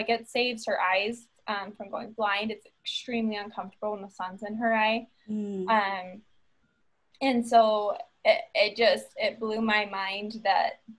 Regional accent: Utah, United States; Yeah, okay, so I'm from Utah. Whole family is from Utah

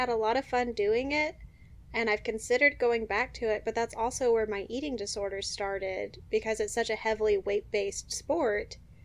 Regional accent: Tennessee, United States; also born or lived in Ohio; I was born in Ohio. I was raised in Tennessee.

